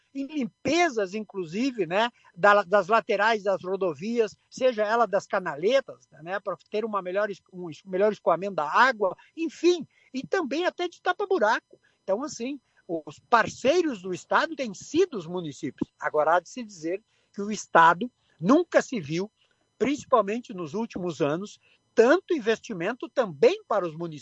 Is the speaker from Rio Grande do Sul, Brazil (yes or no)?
yes; Guaporé, Rio Grande do Sul, Brazil; now in Esteio, Brazil; eu sou filho de Guaporé, eu nasci em Guaporé, sou guaporense, né? Então, conheço a região, vivo a região, hoje mesmo morando na Grande Porto Alegre, na cidade de Esteio